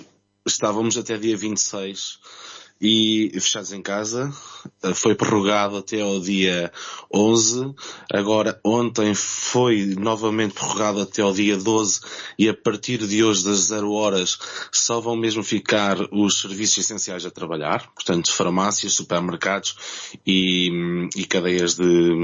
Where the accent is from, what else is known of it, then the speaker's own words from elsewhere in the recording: Bustos, Aveiro, Portugal; now in Alicante, Spain; sou de Bustos, e fiz a minha trajetória académica em Mirandela, regressei a Oliveira do Bairro, entretanto estive 3 anos em Ílhavo